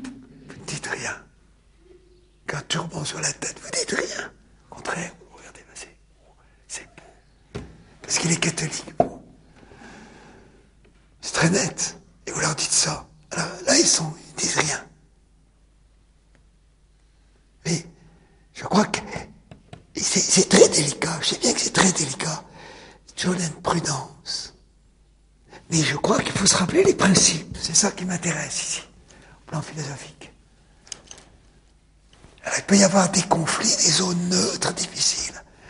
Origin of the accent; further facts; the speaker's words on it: France; écoutez, je suis un Français.